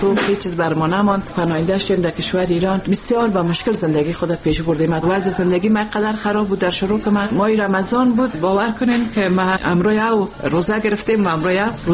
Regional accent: Afghanistan; من خودم افغانی هستم

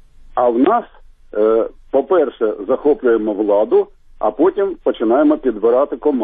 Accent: Kharkiv, Kharkiv Oblast, Ukraine; я з Харкова.

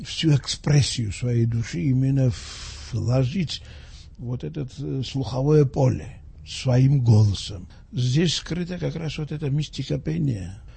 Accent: Tbilisi, Georgia; И я сказал, что я из Тбилиси, старое название города Тифлис.

